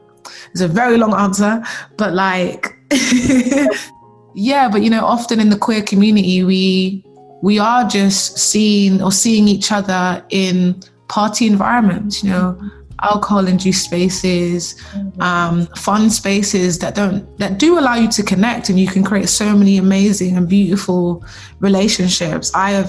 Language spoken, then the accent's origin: English; United Kingdom; born there; even as a British born Black person, that really understanding what race relations were